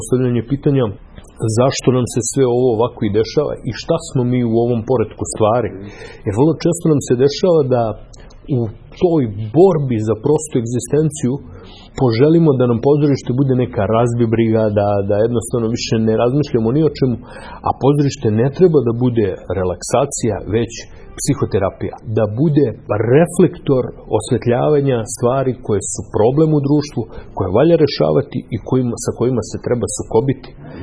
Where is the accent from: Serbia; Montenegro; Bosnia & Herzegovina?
Serbia; Kraljevo; dolazim iz Kraljeva, akademski sam slikar